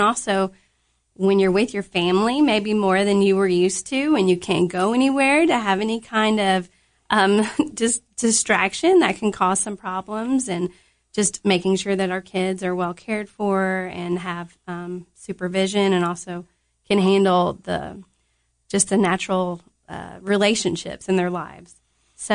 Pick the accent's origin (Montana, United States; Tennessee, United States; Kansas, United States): Tennessee, United States; Cookeville; And I'm also from Cookeville, born and raised, and been here pretty much my whole life.